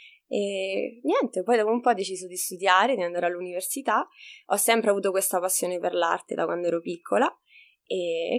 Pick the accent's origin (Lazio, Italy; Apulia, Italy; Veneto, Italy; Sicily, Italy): Lazio, Italy; Anagni; now in Australia; mia madre è tornata in vacanza nel mio paesino d'origine che è Anagni, vicino Frosinone, e praticamente lei incontrò mio padre e quindi poi decise di trasferirsi in Italia. E da lì, insomma, poi sono nata io, ho fatto ovviamente le scuole, il liceo in Italia